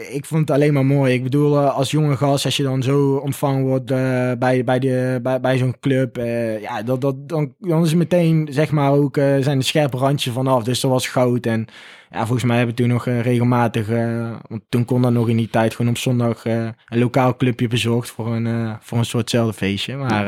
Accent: North Brabant, Netherlands; ik ben een Brabander in hart en nieren.

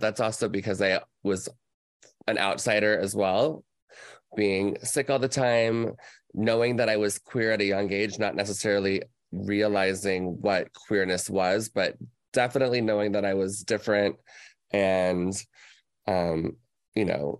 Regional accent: Orlando, Florida, United States; born there; Well, you know, I was born in Orlando, Florida, and my father at the time worked for Lockheed Martin. So we moved around quite a lot.

